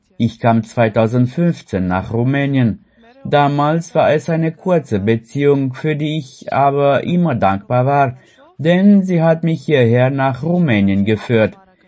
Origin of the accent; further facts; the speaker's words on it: Indonesia; now in Romania; Es ist ähnlich wie bei uns in Indonesien.